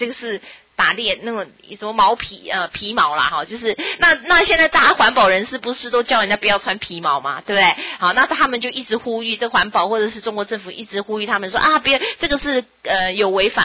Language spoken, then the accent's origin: Chinese; Taiwan; 我们台湾人在这里面占了一个非常重要的地位，我们有一个很神圣的使命。为什么？因为我们也用华文，对不对？我们也用华语